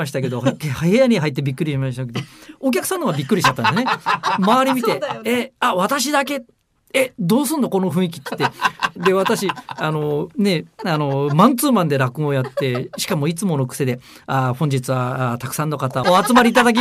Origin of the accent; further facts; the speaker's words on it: Tokyo, Japan; accent: Tokyo dialect; 大体私は東京弁喋るんで聞こえるらしいんですけどね